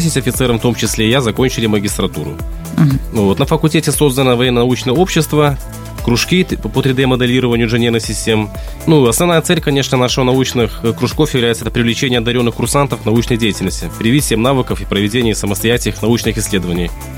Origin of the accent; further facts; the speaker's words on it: Gomel, Gomel Region, Belarus; предложили переехать в родной город Гомель